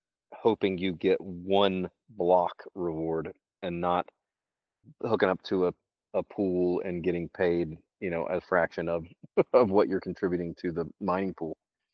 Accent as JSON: {"language": "English", "country": "United States", "said": "I'm very American and I'm very pro-America."}